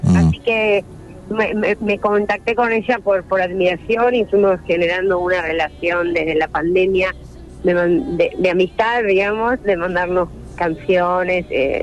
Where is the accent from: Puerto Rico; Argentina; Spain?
Argentina; Buenos Aires; born there; now in Salta, Argentina; Yo nací en Buenos Aires, pero me fui a vivir a Salta hace 2 años.